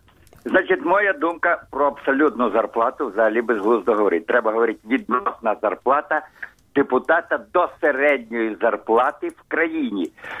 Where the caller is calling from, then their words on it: Ternopil, Ternopil Oblast, Ukraine; я з Тернополя.